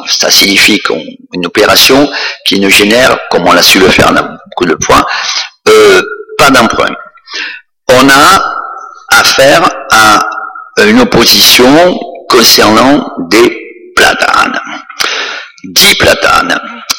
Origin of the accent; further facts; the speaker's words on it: Courthézon, Provence-Alpes-Côte d'Azur, France; Je suis né à Courtaison, j'y ai vécu, j'aime ce village, il reflète mon enfance et même plus.